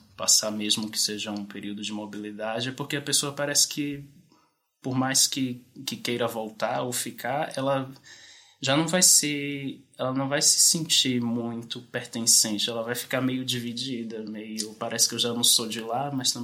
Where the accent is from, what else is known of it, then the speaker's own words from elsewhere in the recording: Brazil; now in Portugal; é essa sensação de ser estrangeiro na própria casa, porque, como eu disse, parece que pegamos, introjetamos algumas características daqui, algumas vivências daqui, e quando eu vou para lá já dá uma sensação